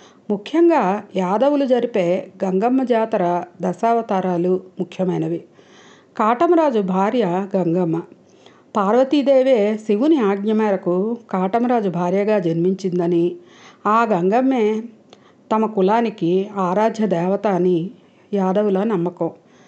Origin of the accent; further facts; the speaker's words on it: Andhra Pradesh, India; నేనైతే విజయనగరం జిల్లాలో పుట్టి ఒక పల్లెటూరులో, మారుమూల పల్లెటూరులో పుట్టి పెరిగాను